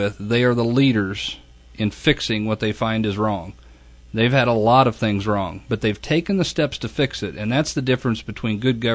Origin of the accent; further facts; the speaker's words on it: Kansas, Illinois, United States; my hometown of Kansas, Illinois